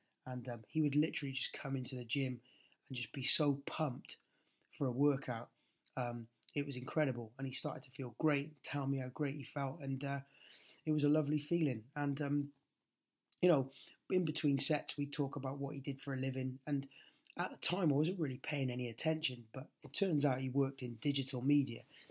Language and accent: English; Cardiff, Wales, United Kingdom; And I came up with the idea of an over-30s boot camp, obviously based in my hometown of Cardiff.